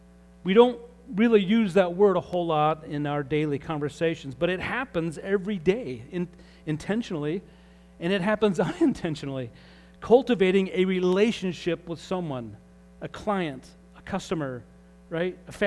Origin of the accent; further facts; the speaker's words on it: Utah, United States; I remember as a kid growing up in Utah, that's why I talk a little different, playing in our fenced-in backyard.